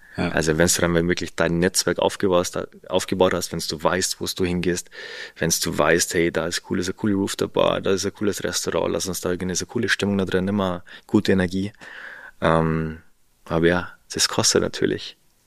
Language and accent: German; Salzburg, Austria; In der Nähe von Salzburg, also du bist eigentlich fast in den Alpen drin. Du hast eine wunderschöne Landschaft, aber wenn du da aufwächst, dann ist es für dich normal.